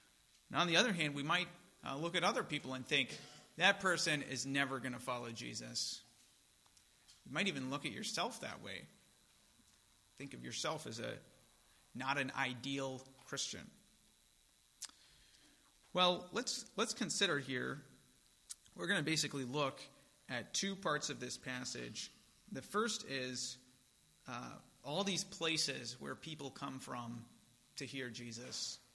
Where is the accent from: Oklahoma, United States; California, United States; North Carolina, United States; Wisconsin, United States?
North Carolina, United States; I grew up in North Carolina, in Western North Carolina, where Billy Graham lived for a long time, right?